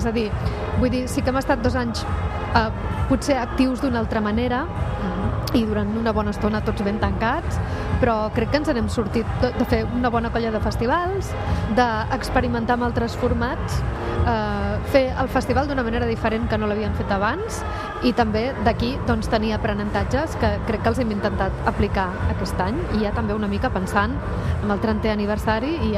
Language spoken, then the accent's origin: Catalan; Rosselló, Catalonia, Spain; Rosselló, Lleida.